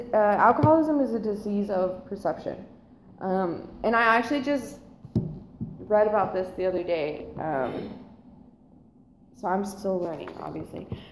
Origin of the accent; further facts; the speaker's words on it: Colorado, United States; we're from Colorado, so some Coors Lights have to be in there.